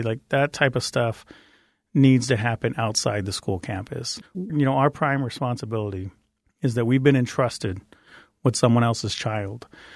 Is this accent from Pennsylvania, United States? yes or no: no; Arizona, United States; I'm originally from the West Valley, grew up in the West Valley, though, and yes, I'm well aware of the impact.